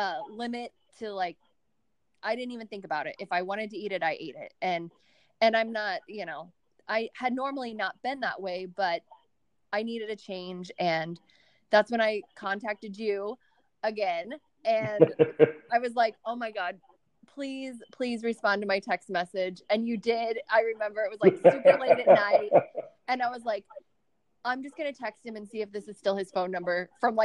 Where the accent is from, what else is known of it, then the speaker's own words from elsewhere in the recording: Colorado, United States; now in Frederick, United States; Okay, I am from Colorado originally, and I've been in Maryland and Virginia for, well, since like 2002, and I own a salon in downtown Frederick